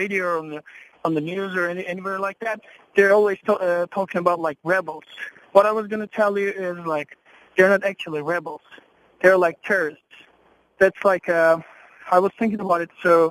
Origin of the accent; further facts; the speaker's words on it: Istanbul, Turkey; now in Barrie, Canada; So I was born and raised in Istanbul. For my life, I've been living in Barrier in about like 4.5 years.